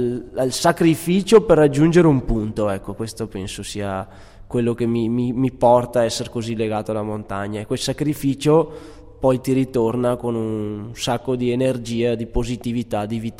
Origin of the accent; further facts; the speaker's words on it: Schio, Veneto, Italy; io sono nato a Schio in provincia di Vicenza, ai piedi delle piccole Dolomiti, e quindi ho iniziato a camminare in montagna, diciamo. Quindi ho passato l'infanzia tra boschi e rocce